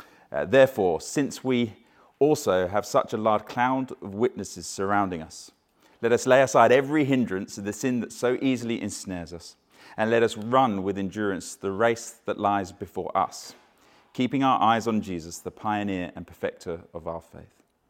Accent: Bedhampton, South East England, United Kingdom; This was in Havant. I grew up in Bedhampton

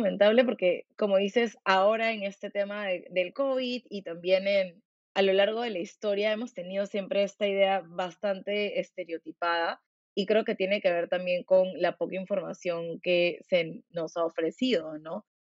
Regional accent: Peru; en el que deberíamos celebrar quiénes somos como peruanos

